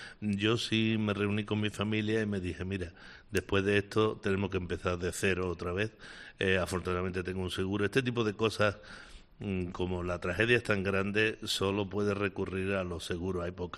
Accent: Andalusia, Spain; el pueblo andaluz tiene mucho eso, que la tragedia la vivimos muy fuerte

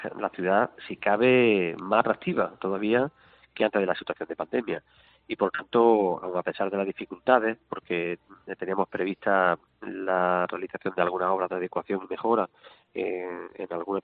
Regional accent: Jaén, Andalusia, Spain; con dos veces Jaén, porque somos de Jaén

